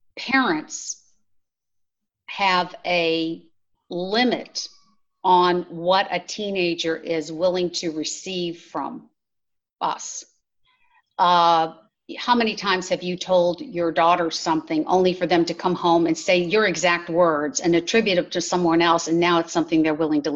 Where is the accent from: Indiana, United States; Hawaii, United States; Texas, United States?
Texas, United States; Houston; astronauts, I'm from Houston, right